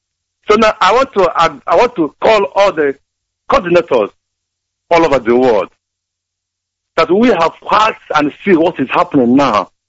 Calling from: Germany; I'm calling from Germany.

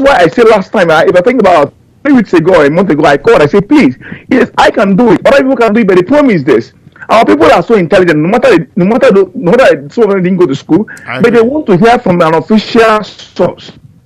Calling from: London, United Kingdom; I'm calling from London.

